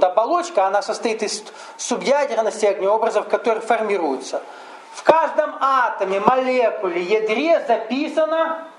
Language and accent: Russian; Russia; Я из России, поэтому на меня фиксируется коллективный дух России.